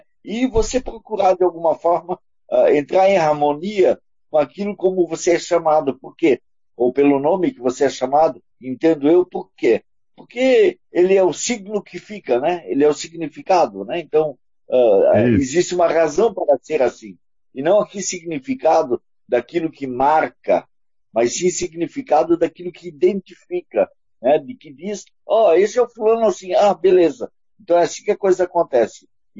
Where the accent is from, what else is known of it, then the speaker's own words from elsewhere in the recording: Blumenau, Santa Catarina, Brazil; born there; now in Balneário Camboriú, Brazil; na cidade de onde eu nasci, na cidade de Blumenau, como eu disse, hoje eu moro em Balneário Camboriú